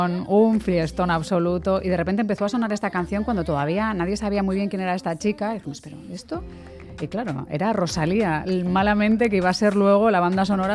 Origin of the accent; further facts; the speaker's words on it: Basque Country, Spain; Aquí somos vascos